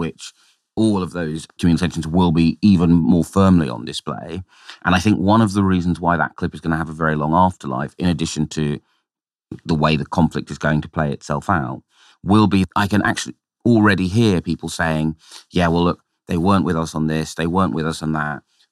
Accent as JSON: {"language": "English", "town": "Tower Hamlets", "region": "London", "country": "United Kingdom", "tie": "born or raised there", "said": "in my hometown of Tower Hamlets"}